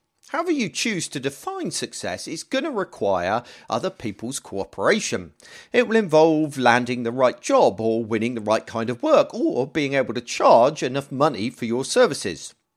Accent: United Kingdom; Might be because I'm British.

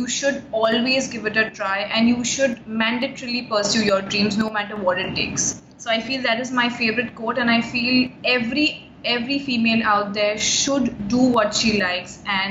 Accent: Muscat, Oman; now in Mumbai, India; I was born and brought up in Muscat, and I am currently residing in Mumbai. And as I am Muslim

